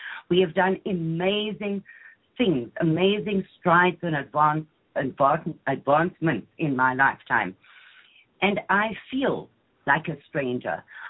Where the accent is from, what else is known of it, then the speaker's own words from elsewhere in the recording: Zimbabwe; born there; I was born in Rhodesia, which is now called Zimbabwe